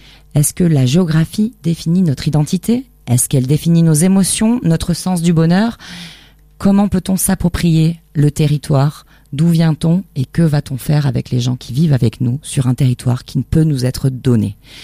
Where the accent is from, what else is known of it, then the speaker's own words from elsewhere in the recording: Marseille, Provence-Alpes-Côte d'Azur, France; born there; je suis née à Marseille et pourtant j'ai vécu un peu partout. Je me sens citoyenne du monde.